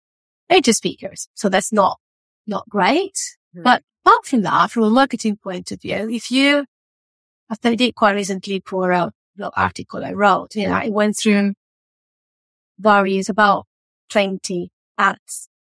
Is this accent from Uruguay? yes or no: yes; Uruguay; English is a second language; Every time people say, where are you from? I was like, I'm from Uruguay.